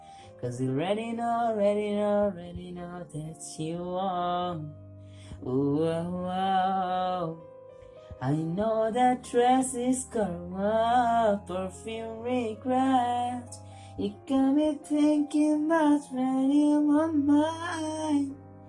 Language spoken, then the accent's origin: English; Bangladesh; I am from Bangladesh. I am 17, a teenager